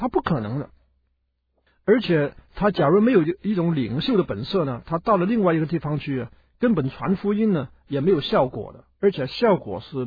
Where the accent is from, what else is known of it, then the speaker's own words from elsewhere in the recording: China; 这个我们今天我们中国人一定不可以有这种心理啊！